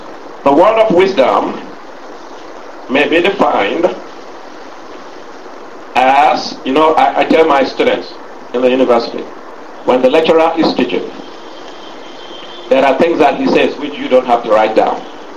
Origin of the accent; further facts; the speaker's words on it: United States; Thank you very much, sir. I'm an American.